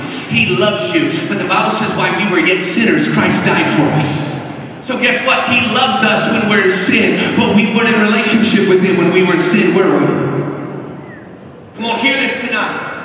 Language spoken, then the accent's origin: English; Texas, United States; We love country in my house. We're from Texas.